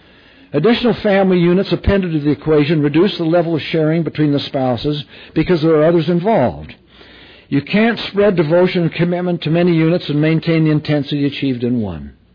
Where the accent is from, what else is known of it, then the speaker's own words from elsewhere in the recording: Salt Lake City, Utah, United States; I am a third to fifth generation Mormon, depending on the genealogical line followed. I grew up in Salt Lake City.